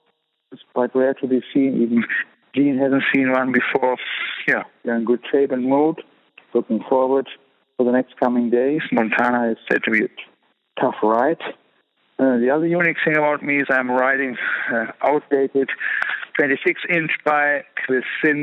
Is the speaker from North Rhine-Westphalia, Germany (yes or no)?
yes; Bielefeld, North Rhine-Westphalia, Germany; I'm from Germany, the town of Bielefeld.